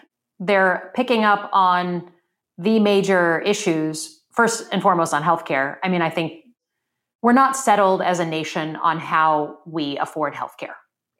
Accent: Michigan, United States; I come from Michigan. Trump won my state.

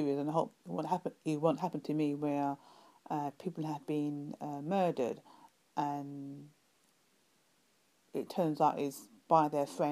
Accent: London, United Kingdom; from London, UK.

